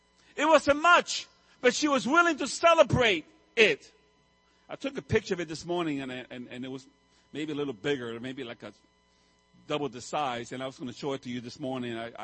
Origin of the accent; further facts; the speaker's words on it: New York City, New York, United States; I was raised in New York City. I was raised in a concrete land.